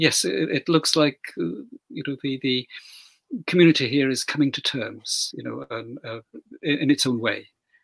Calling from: Keyworth, East Midlands, United Kingdom; I'm speaking from Keyworth near Nottingham in the English Midlands, relatively quiet part of the Midlands

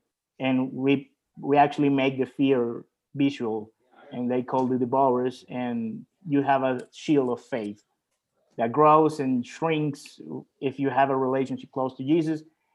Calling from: El Salvador; is a studio that actually is in Central America. I'm talking from El Salvador.

